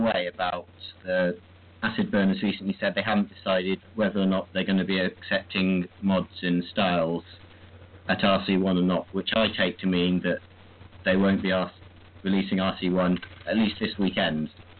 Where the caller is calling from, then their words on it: United Kingdom; I'm calling from the UK.